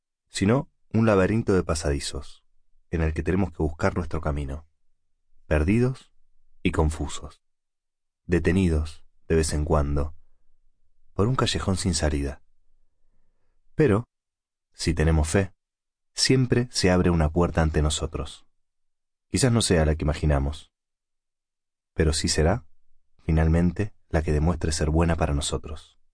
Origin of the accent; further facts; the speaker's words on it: Rosario, Santa Fe, Argentina; now in Buenos Aires, Argentina; vine de Rosario para vivir y trabajar en Buenos Aires